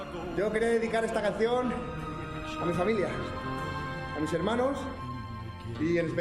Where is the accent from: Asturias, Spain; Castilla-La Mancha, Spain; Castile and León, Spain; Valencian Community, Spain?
Valencian Community, Spain; Benifayó; tengo 33 años, soy de Benifayó, pueblo de Valencia.